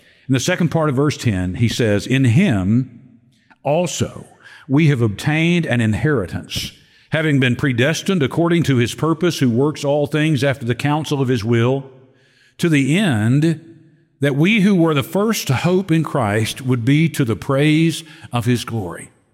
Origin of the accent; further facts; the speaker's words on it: Louisiana, United States; you think because I'm from Louisiana, I have to be an LSU fan.